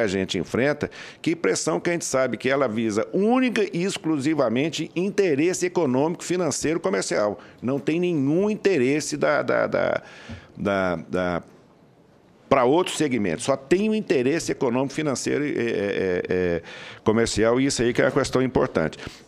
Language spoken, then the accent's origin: Portuguese; Minas Gerais, Brazil; born there; na minha região, lá no centro-oeste de Minas, onde eu nasci